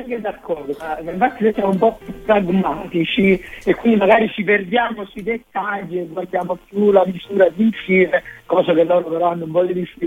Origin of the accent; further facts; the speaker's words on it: Castellammare di Stabia, Campania, Italy; Noi siamo di Castellammare di Stabia.